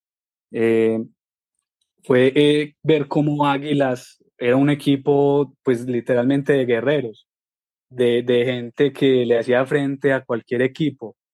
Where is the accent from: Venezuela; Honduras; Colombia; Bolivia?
Colombia; Medellín, Antioquia; born there; Yo nací en Medellín.